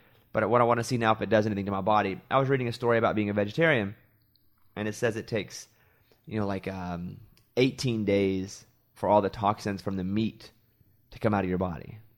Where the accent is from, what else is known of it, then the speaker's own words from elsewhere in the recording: Arkansas, United States; And again, I grew up in Arkansas. You know, we didn't go to Maine, much less Iceland.